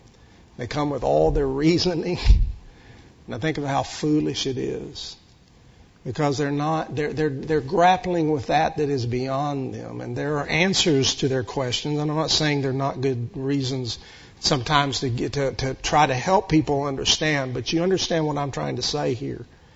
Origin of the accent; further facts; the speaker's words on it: Texas, United States; also born or lived in Longview, United States; And in Texas, okay, folks, I'm from Texas, so you just got to get used to it.